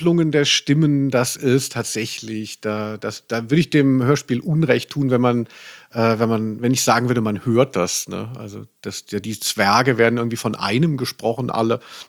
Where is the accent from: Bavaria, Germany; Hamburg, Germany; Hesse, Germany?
Hesse, Germany; Maintal; Ich bin ja in Maintal aufgewachsen.